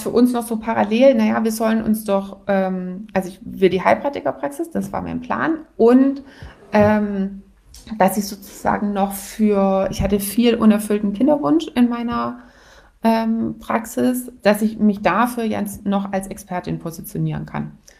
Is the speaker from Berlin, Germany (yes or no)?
no; Baden-Württemberg, Germany; born there; ich bin ja geborene Schwäbin